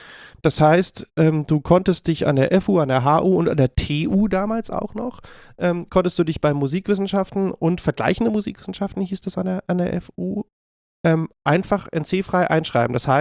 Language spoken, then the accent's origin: German; Berlin, Germany; Ich bin in Berlin aufgewachsen, geboren und lebe hier immer noch. Habe mich noch nicht so wahnsinnig viel weit fortbewegt in meinem Leben.